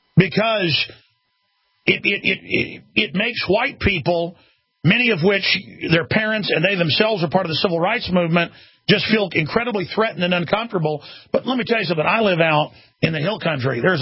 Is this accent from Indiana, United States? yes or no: no; Dallas, Texas, United States; But when I grew up in Dallas, Texas, let me tell you something.